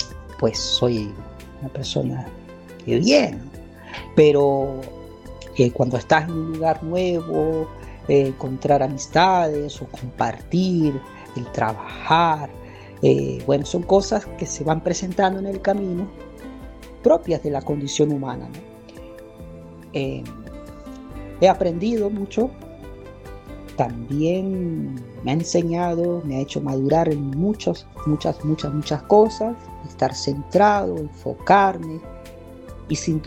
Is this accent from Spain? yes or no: no; Táchira, Venezuela; born there; moved away; Sentimientos de cariño, por el lugar donde nací, por el Táchira, por Venezuela.